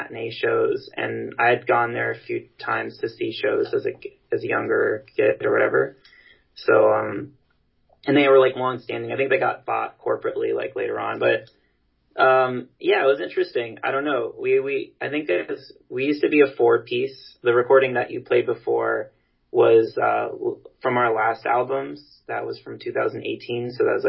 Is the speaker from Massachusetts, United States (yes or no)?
no; New York City, New York, United States; we're all from New York City